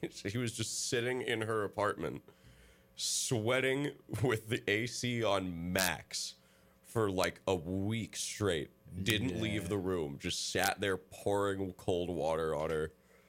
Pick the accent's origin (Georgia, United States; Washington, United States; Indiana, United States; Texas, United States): Indiana, United States; also born or lived in Illinois; me being born and raised in Indiana and Illinois and back in Indiana, I am not used to getting sunburned.